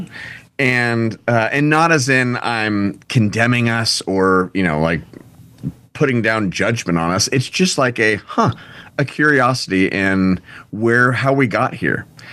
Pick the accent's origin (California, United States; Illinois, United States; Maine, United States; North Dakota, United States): California, United States; now in Nashville, United States; I'm from Orange County, California. I live in Nashville now with my family.